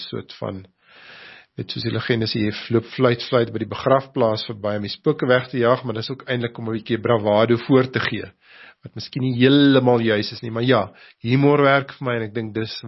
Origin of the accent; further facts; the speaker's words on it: Warmbad, Limpopo, South Africa; Ek kom uit die Noord-Transvaal uit, Warmbad, daar het ek groot geword, Settlers om presies te wees op die Springbokvlakte, so ek dink die Bosveld sal altyd na my hart lê.